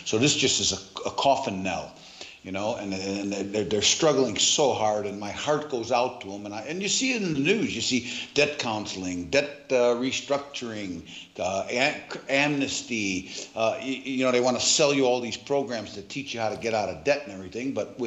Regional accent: United States; moved away as an adult; now in South Africa; Well, being an American that's been living here for 25 years, I will use a local phrase, ish.

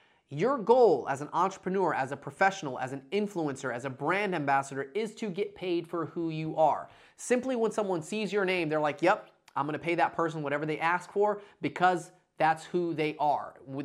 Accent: Dalton, Georgia, United States; when I was growing up in Dalton, Georgia

